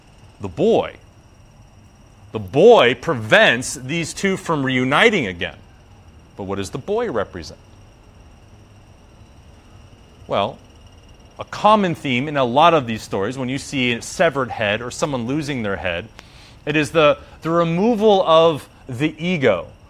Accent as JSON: {"language": "English", "country": "United States", "said": "I'm American, so I only really speak one freaking language anyways."}